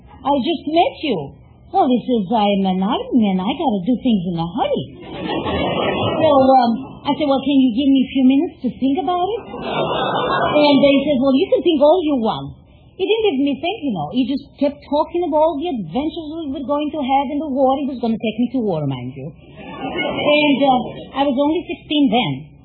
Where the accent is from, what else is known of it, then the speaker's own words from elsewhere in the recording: Macedonia, Greece; I'm from Macedonia, Greece.